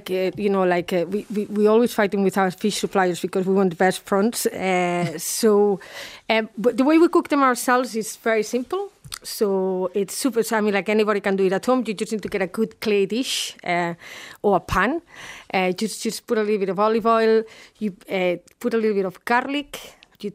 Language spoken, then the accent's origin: English; Barcelona, Catalonia, Spain; I mean, I'm from Barcelona, and my dad goes Sunday morning at 8 o'clock in the morning because it's the first one up. He goes to the churreria and he buys the churros, he brings them home